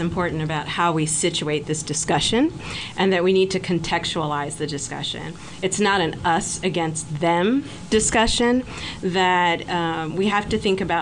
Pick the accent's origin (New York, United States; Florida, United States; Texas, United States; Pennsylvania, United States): New York, United States; as someone who trains African-American actors and I'm from New York and worked for the CUNY system for many years